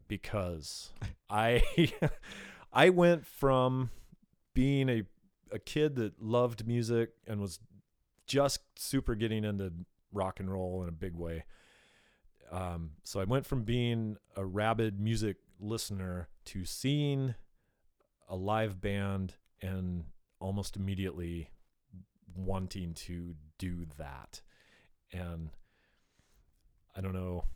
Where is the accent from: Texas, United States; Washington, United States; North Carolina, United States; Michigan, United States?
Washington, United States; Yelm; well, I grew up in Yelm in the 70s and 80s.